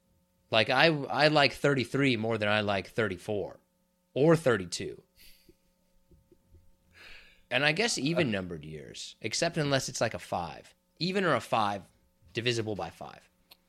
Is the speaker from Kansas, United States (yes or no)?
yes; Wichita, Kansas, United States; Barry Sanders from Wichita, my hometown, by the way, so please don't try to take him.